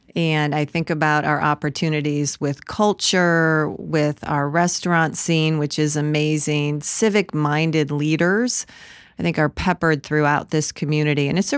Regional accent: Michigan, United States; now in Cincinnati, United States; I grew up in northern Michigan, and try as I may, 35 years ago, the golf season in northern Michigan was a little too short for my husband.

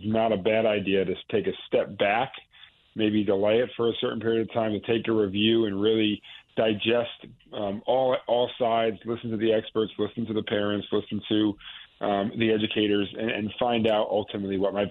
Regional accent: Brookfield, Connecticut, United States; Brookfield is actually my hometown

